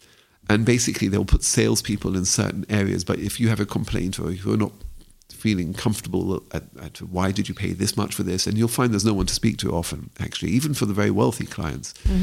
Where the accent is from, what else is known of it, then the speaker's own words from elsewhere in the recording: London, United Kingdom; now in Israel; I recall growing up in London